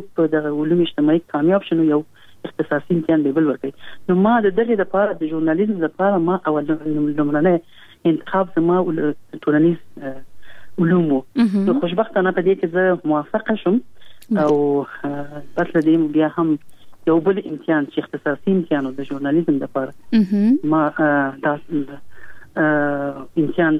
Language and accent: Pashto; Kabul, Afghanistan; born there; زه په کابل کې پیدا یم.